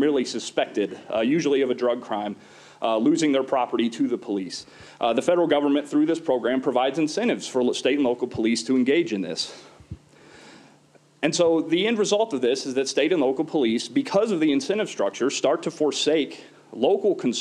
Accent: Oklahoma, United States; Retired Senator Tom Coburn from my home state of Oklahoma put out a report in 2012

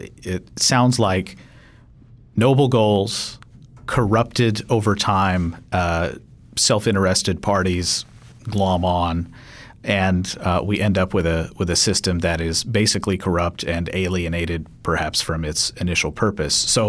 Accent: Kentucky, United States; I'm from Kentucky. There's a large state workforce there, and yet union participation rates are quite low.

